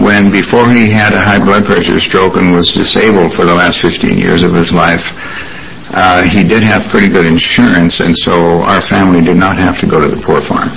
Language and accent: English; Anaconda, Montana, United States; When I was growing up in Montana, many years ago, I was a depression baby. I was born in 1931. And my father had a pretty good job in the foundry, the smelter in Anaconda, Montana.